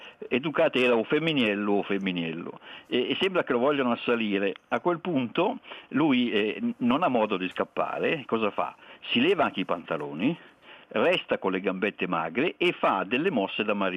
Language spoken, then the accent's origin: Italian; Milan, Lombardy, Italy; io sono milanese, a Milano si vive dentro.